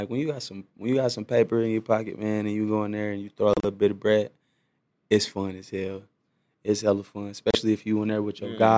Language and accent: English; St. Louis, Missouri, United States; Well, you know I'm from St. Louis, bro. So, like, our strip club was Onyx. We had the Pink Slip.